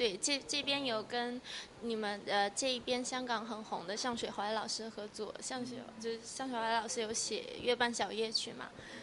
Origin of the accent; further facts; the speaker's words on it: China; 对对对，我来自大陆，反正都是大中国人嘛。